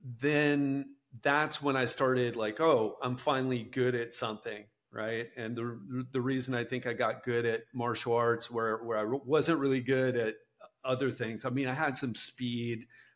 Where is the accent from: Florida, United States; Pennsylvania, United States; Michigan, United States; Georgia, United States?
Florida, United States; Miami; Redlands is south of Miami. So I grew up in Miami.